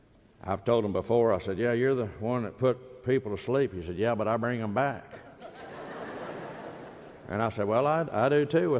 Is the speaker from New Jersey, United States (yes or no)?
no; Austin, Texas, United States; I was raised a Yankee. I was raised in Austin, Texas, and we had one channel, KTBC, and we got the Yankees. So I grew up a Yankee fan.